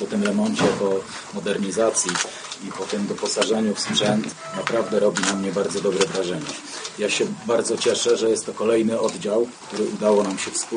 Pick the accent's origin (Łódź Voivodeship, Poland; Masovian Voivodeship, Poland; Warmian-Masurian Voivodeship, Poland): Łódź Voivodeship, Poland; Sieradz; bo ja również pochodzę z Sieradza